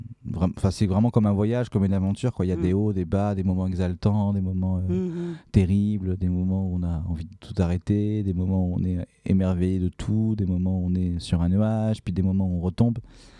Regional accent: Provence-Alpes-Côte d'Azur, France; C'est important pour moi de faire ça dans la région parce que c'est... Bah, je sens que c'est un peu chez moi, quoi. C'est là où j'ai grandi

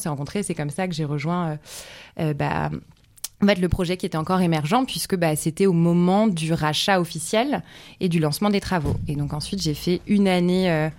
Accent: Hauts-de-France, France; now in Marseille, France; J'ai grandi en Picardie, si vous voulez tout savoir. Et j'ai débarqué à Aix et à Marseille pour mes études.

